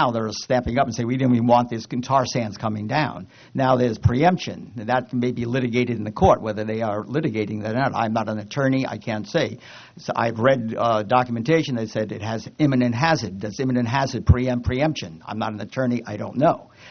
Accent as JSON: {"language": "English", "region": "New York", "country": "United States", "said": "I come from New York. I speak quickly."}